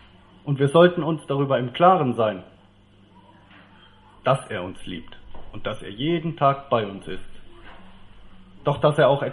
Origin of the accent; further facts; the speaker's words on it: Aachen, North Rhine-Westphalia, Germany; Wir kommen aus Aachen, das sieht man am Nummernschild.